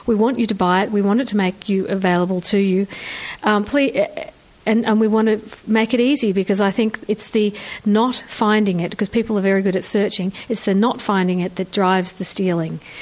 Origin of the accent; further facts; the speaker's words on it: Australia; now in United States; I think being in the heartland, as it's called, although I'm originally from Australia and have been on the periphery one way or another most of my life